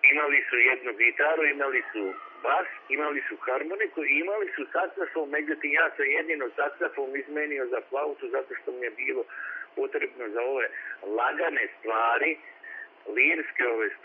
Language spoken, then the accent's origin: Serbian; Kulpin, Vojvodina, Serbia; ja sam recimo iz Kultina